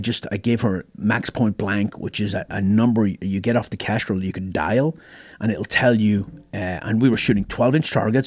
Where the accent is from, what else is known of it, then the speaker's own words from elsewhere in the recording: Ireland; I grew up in Ireland and we were hard drinkers.